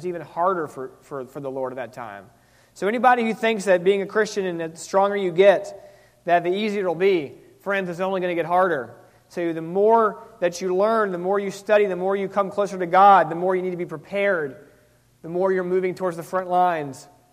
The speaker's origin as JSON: {"language": "English", "region": "the South", "country": "United States", "tie": "born or raised there", "said": "You know, I grew up in the South, and we have this movement that's just been around forever."}